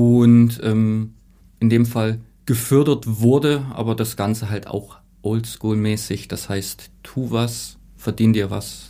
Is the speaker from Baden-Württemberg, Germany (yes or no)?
no; Thuringia, Germany; born there; gebürtig bin ich in Ostthüringen. Meine Eltern sind geschieden, das heißt, ich bin bei beiden aufgewachsen quasi.